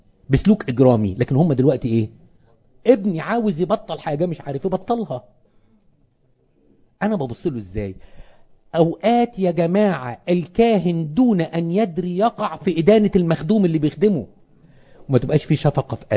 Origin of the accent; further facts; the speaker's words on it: Upper Egypt, Egypt; ما انت زي انا صعيدي وما احبش لبنة دي جوه الكنيسه